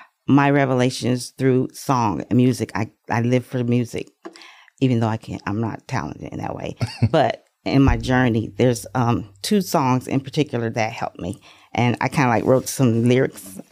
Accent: Kansas City, Missouri, United States; I was raised in Kansas City, Missouri, T.B. Watkins Projects, and seen a lot of tragedy, seen a lot of loss, had a lot of hard times.

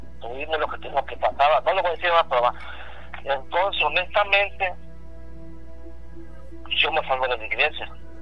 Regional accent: Tabasco, Mexico; yo soy de Tabasco.

